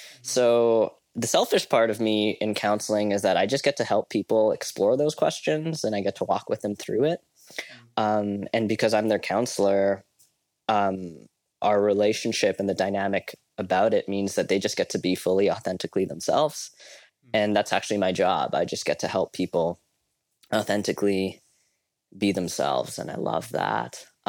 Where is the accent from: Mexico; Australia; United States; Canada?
Canada; Salmon Arm, British Columbia; also born or lived in Langley; I grew up in Salmon Arm. So we grew up going to church together. But after, I guess, the Salmon Arm phase, I moved to Langley and went to Trinity Western